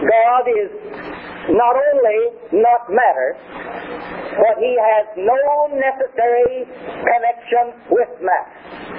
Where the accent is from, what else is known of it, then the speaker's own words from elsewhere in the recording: Tennessee, United States; when I was born and reared in Tennessee